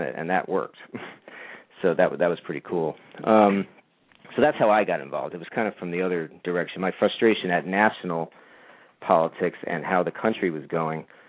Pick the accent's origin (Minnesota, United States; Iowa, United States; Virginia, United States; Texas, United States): Virginia, United States; help win a race in Virginia and start turning things around in my home state.